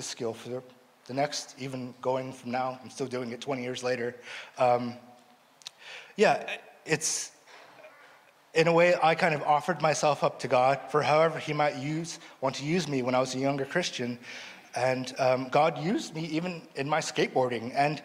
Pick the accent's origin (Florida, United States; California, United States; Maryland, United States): California, United States; Los Angeles; I grew up being underprivileged, and I grew up in Los Angeles, really nasty area in Los Angeles where I grew up